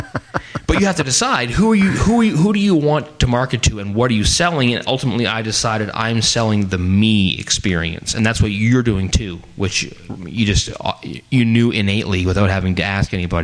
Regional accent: Canada; now in Germany; but it's EH squared because we're Canadian.

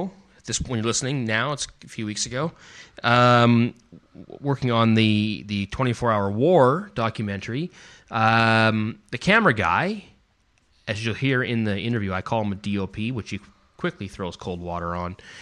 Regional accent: Vancouver, British Columbia, Canada; No, I'm from Vancouver, and it's not mostly rain.

